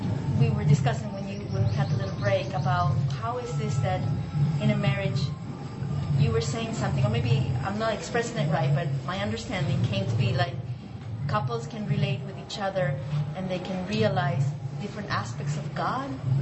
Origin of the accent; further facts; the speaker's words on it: Ecuador; English is a second language; I'm from Ecuador in South America.